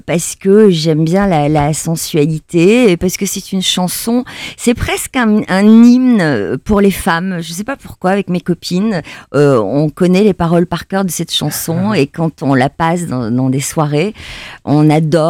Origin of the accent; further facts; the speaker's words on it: Cestas, Nouvelle-Aquitaine, France; J'ai grandi à 15 km de Bordeaux, dans un petit village à l'époque, qui s'est bien agrandi depuis, qui s'appelait Cestas, dans la nature, dans une maison avec un jardin